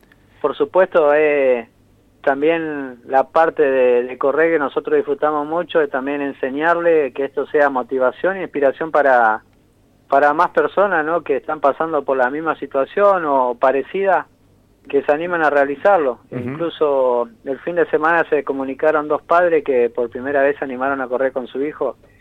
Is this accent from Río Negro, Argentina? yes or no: yes; San Antonio Este, Río Negro, Argentina; De San Antonio Este.